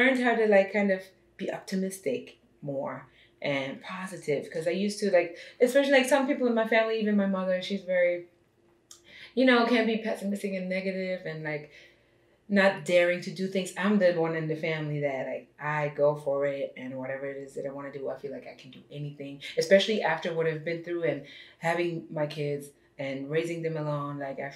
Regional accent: Germany; there's a lot of things like me growing up in Germany, like that people are not used to over here

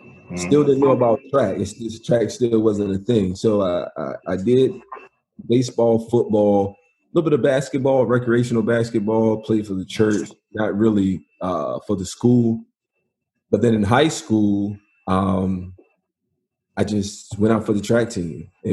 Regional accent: Portsmouth, Virginia, United States; And then I'm from Portsmouth. So right here in Norfolk, I met the coach

